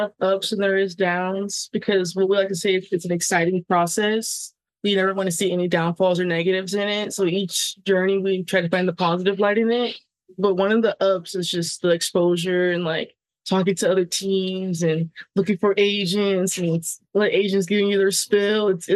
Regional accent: San Diego, California, United States; I'm from San Diego.

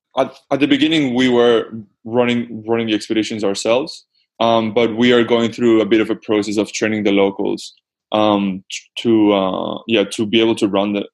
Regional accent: Venezuela; I grew up in Venezuela, and my mom is a marine biologist.

